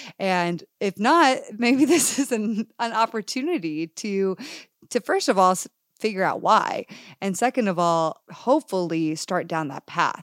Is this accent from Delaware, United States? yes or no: no; Connecticut, United States; my quick background was that I grew up in Connecticut, outside of Canada. I then grew up in Connecticut, and in a town that was very, that lacked diversity completely.